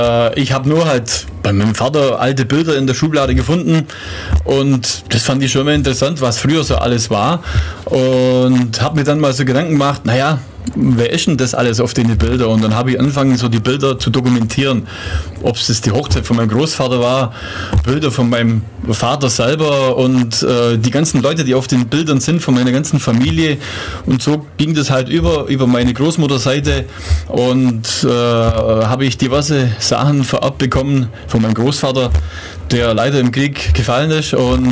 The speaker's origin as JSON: {"language": "German", "town": "Weißenhorn", "region": "Bavaria", "country": "Germany", "tie": "born there", "said": "aus Weißenhorn, bin ein gebürtiger Weißenhorner. Mein Vater ist auch ein gebürtiger Weißenhorner, wir sind also richtige Weißenhorner."}